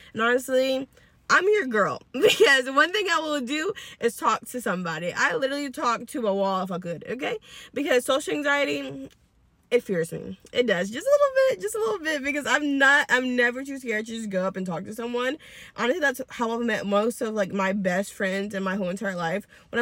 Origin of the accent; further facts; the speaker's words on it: the South, United States; But I am 27 years old and I'm from the South. And you know, as a girl from the South